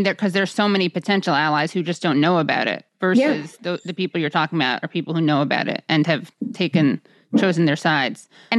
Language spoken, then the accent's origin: English; New York City, New York, United States; Like I'm from New York City and there are all these Yemeni bodegas.